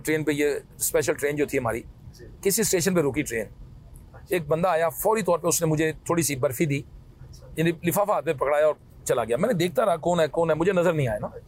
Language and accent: Urdu; Punjab, Pakistan; چونکہ میرا تعلق پنجاب سے ہے